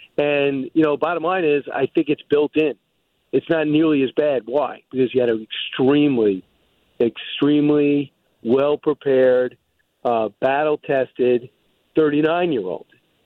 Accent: Maine, United States; born there; But, well, I was born in Maine. I used to ride a bike with my friends.

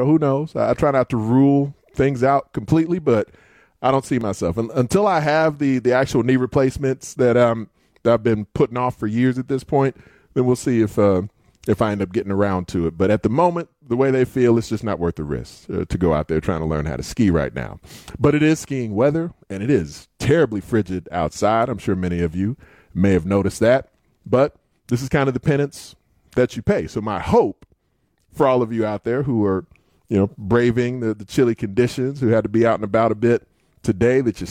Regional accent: Bolingbrook, Illinois, United States; It does seem to me that I know in the town I grew up in Bolingbrook

